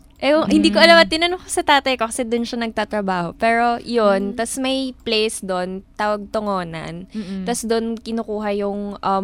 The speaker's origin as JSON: {"language": "Tagalog", "region": "Eastern Visayas", "country": "Philippines", "said": "Cebuano. I mean, unlike dun sa ibang parts ng Leyte na Waray, Cebuano kami."}